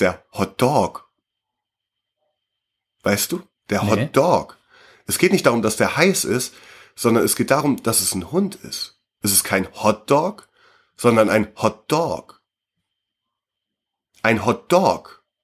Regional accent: Germany; müssen wir als Deutsche müssen wir da noch brachialer dagegen gehen

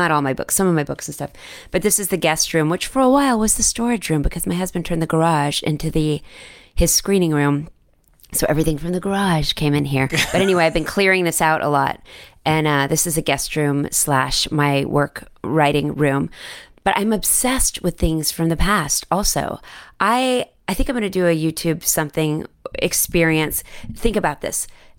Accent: Texas, United States; And maybe in an accent, because I'm from Texas.

